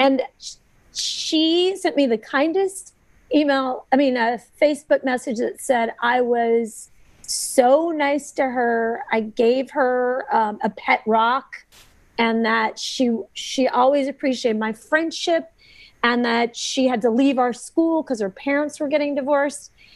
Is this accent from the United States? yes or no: yes; the South, United States; and I grew up in the South. and I grew up with all kinds of people.